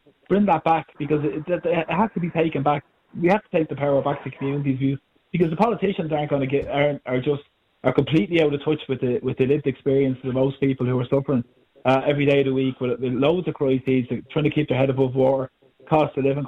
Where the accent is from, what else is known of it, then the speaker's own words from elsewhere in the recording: Dublin, Leinster, Ireland; Well, we were the same growing up in Dublin as well.